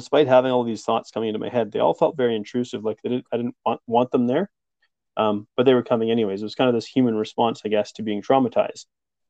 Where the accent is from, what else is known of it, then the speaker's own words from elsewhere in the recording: Vancouver, British Columbia, Canada; I grew up in Vancouver, which is quite a multicultural city. There's a lot of different ethnicities there